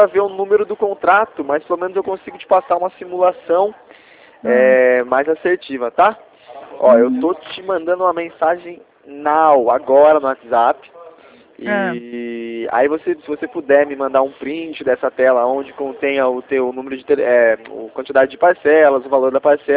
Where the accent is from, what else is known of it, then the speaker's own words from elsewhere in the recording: Pernambuco, Brazil; eu sou pernambucano